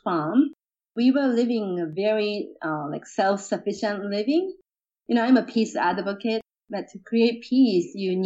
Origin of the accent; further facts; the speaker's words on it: Tokyo, Japan; also born or lived in Kamogawa, Chiba; We are from Tokyo, so we both had no idea about farming, but we did that anyway for about 12 to 13 years in Kamogawa, which is in Chiba Prefecture.